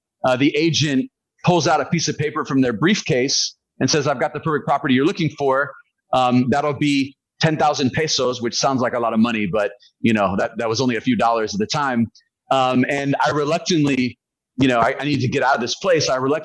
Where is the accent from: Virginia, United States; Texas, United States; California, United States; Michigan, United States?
California, United States; Sebastopol; I'm from the Bay Area originally, a small town called Sebastopol.